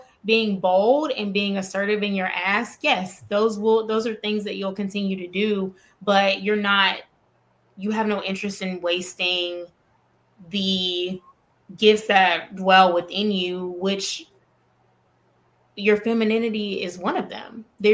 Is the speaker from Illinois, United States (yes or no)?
no; Alabama, United States; I know I'm from Alabama